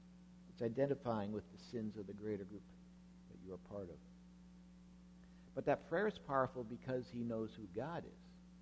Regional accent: Minnesota, United States; all sorts of chaos here in the country of the United States and even in my home state of Minnesota.

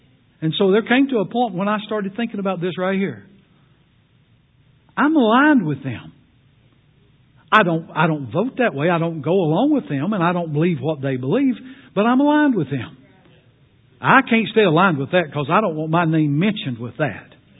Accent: United States; that'll still be my president and all that kind of thing, because I'm an American and I believe in the American way.

